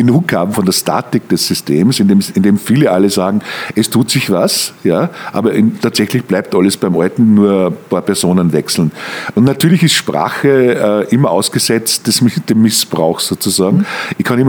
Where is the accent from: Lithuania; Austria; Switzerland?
Austria; Mürzzuschlag, Styria; Ich komme aus dem Mürztal, ich komme aus Mürzzuschlag. Das ist eine Stahlkochergegend gewesen immer.